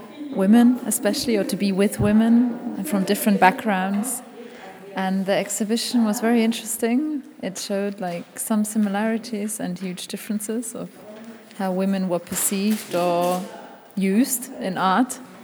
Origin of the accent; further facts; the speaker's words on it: Scotland, United Kingdom; now in Berlin, Delaware, United States; I'm from Scotland. I'm English-German, and I've been living in Berlin for 2 years.